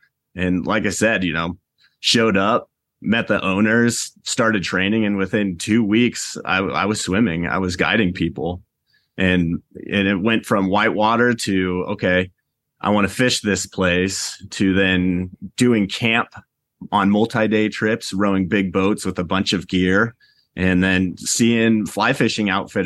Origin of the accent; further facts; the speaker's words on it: Montana, United States; I grew up in Montana and my connection with nature was almost instant.